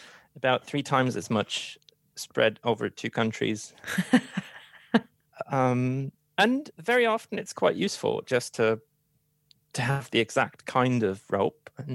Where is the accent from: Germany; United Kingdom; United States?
Germany; Hamburg; English is a second language; Well, originally I'm from Hamburg, and Hamburg has one of the, it being in northern Germany